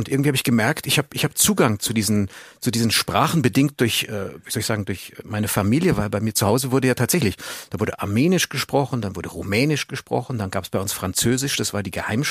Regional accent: Munich, Bavaria, Germany; Ich bin Münchner, ja freilich, ja logisch.

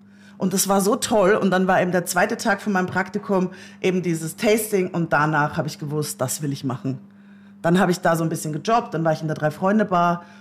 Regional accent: Styria, Austria; moved away as an adult; now in Hamburg, Germany; Ich komme aus Österreich, ich bin aufgewachsen in der Südsteiermark, hab da dann noch die Matura gemacht, also das Abitur, und dann bin ich aber sofort nach Hamburg abgehauen.

